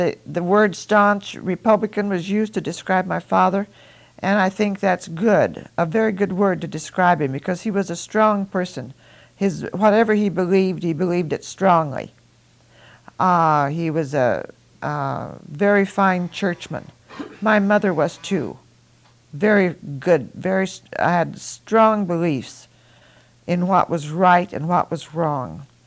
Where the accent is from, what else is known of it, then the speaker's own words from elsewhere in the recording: Beaverton, Oregon, United States; I grew up in Beaverton when it was such a very small town, and my folks had played such a start in building it.